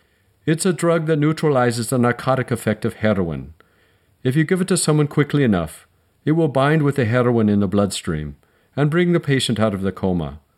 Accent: Dublin, Leinster, Ireland; I'm direct from Dublin, as I think I've told you.

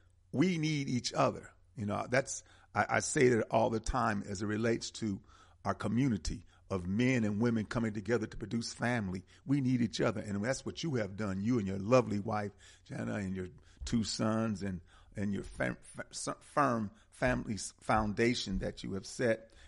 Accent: Milwaukee, Wisconsin, United States; I'm from the North, and as well as you are. You know, you're from Chicago. Yeah. I'm from Milwaukee.

